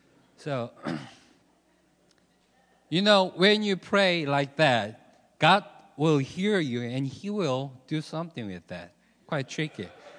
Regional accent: South Korea; first language Korean; English is a second language; I'm from South Korea. I was born and raised in South Korea for more than 25 years. So my mother tongue is Korean.

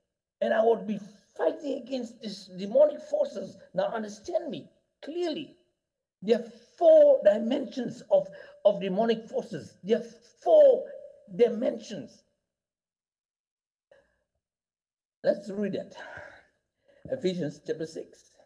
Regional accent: Tanga, Tanga Region, Tanzania; wherever he was staying in where I come from Tanga

